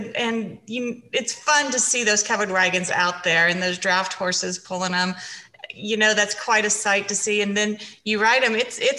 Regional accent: Kansas, United States; You know, I grew up here in the Flint Hills. So when I would hear people talk about how Kansas is flat, that didn't register with me.

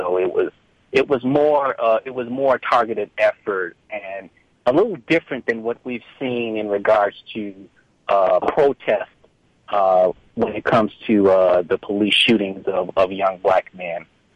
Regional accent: Chicago, Illinois, United States; Well, growing up in Chicago, it's not uncommon.

